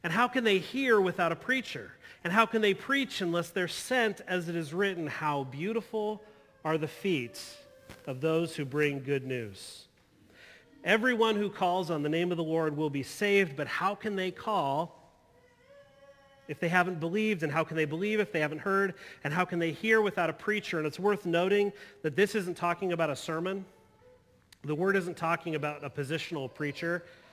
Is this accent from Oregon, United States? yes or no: yes; Eugene, Oregon, United States; So, I'm from Eugene. Most of you know that. I occasionally talk about that. You know, I still bleed green and yellow. I boast in the knowledge that Eugene is the home of the one-way street.